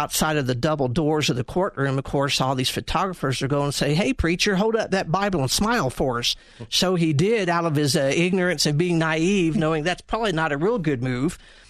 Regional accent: the South, United States; accent: southern; I hope you all can understand my southern accent. I carry that with me pridefully wherever I can go.

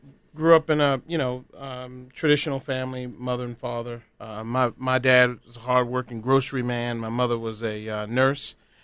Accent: Baltimore, Maryland, United States; Actually, I'm from Baltimore, Maryland. I was born in the late 60s, 1968 to be exact. And so I grew up in a very humid climate and stayed in Baltimore until I went off to college, University of Maryland

